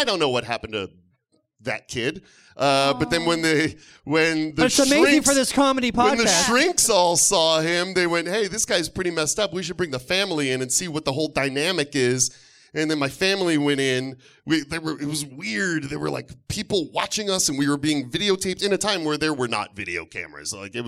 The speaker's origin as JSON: {"language": "English", "town": "Detroit", "region": "Michigan", "country": "United States", "tie": "born or raised there", "said": "I loved growing up in Detroit. It's a city that really, I mean... I grew up in the 70s there"}